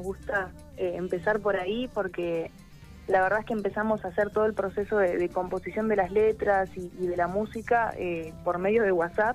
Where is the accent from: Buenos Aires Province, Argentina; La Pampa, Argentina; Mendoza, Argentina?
La Pampa, Argentina; Embajador Martini; yo soy de Embajador Martini, La Pampa, a 80 kilómetros de General Pico, y decidí irme a estudiar en 2017.